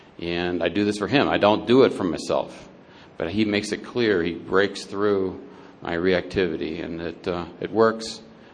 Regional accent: Denver, Colorado, United States; from Denver.

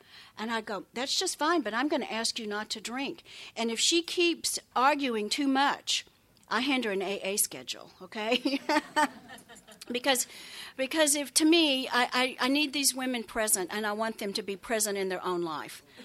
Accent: Texas, United States; I'm an only child. I grew up in West Texas. I graduated from high school in 1964.

